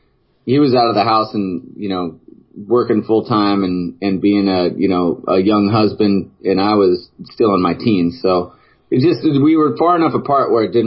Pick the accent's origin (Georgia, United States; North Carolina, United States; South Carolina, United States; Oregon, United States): Oregon, United States; Silverton; I grew up in a town called Silverton. It was about 20 miles away from Salem.